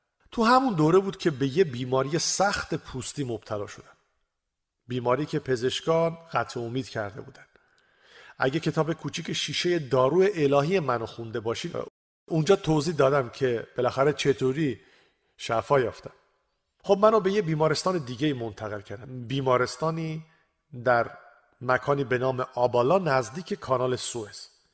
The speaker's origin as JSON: {"language": "Persian", "region": "England", "country": "United Kingdom", "tie": "born there", "second_language": "Persian", "said": "خب من تو انگلیس متولد شدم. منظورم اینه که انگلیسی رو مثل گویندگان اخبار بی بی سی صحبت میکنم و زیاد با لهجه آمریکایی میونه ای ندارم"}